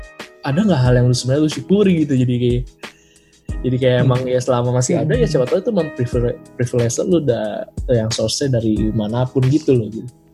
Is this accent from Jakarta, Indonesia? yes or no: yes; Jakarta, Indonesia; born there; gue lahir di Indonesia dan khususnya di Jakarta.